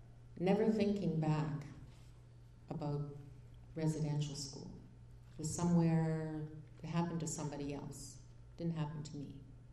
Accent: Saskatchewan, Canada; born there; I'm a residential school survivor. I was born in Standing Buffalo Reserve in Saskatchewan, which is just about an hour northeast of Regina. I went into residential school when I was 6 years old.

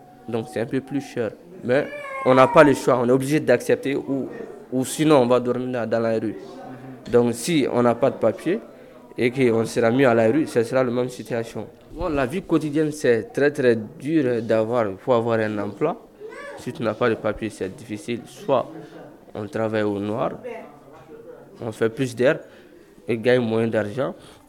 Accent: Mali; Et je suis du Mali.

